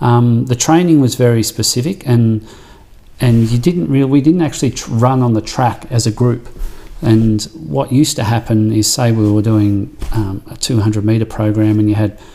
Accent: Victoria, Australia; Yeah, I grew up in Maui, in country Victoria

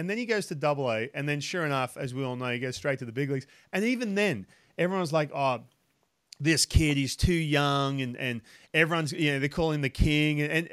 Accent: Australia; I'm not going to sit here and go, oh, I came from Australia.

